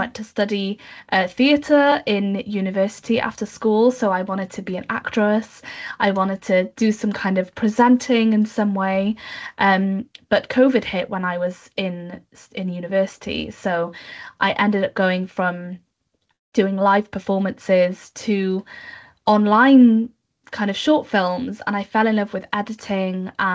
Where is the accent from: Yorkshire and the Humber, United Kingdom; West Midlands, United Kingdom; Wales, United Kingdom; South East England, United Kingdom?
Wales, United Kingdom; Cardiff; I'm Welsh, which is a big part of my identity. So born and bred in Cardiff, the capital city of Wales.